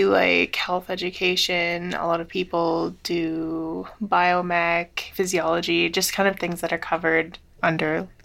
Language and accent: English; Toronto, Ontario, Canada; now in Victoria, Canada; I'm from Toronto, so I wanted to kind of experience the West Coast a little bit.